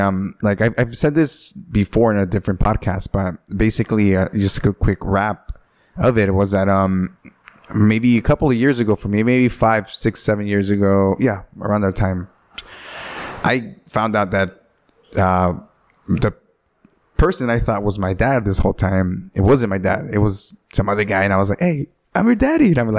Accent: Los Angeles, California, United States; oh, I'm from LA. No, where are your parents from? It's like, oh, they're from Mexico, but I'm from here, you know?

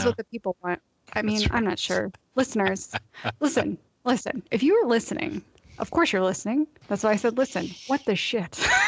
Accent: East Coast, United States; So growing up on the East Coast, like I was so used to that weather.

